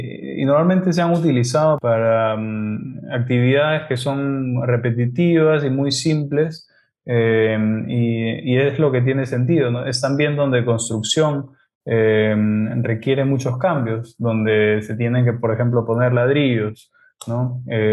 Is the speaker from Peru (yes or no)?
yes; Lima, Peru; now in Finland; Yo soy de Lima, de Perú, pero como mencioné, soy basado en Finlandia.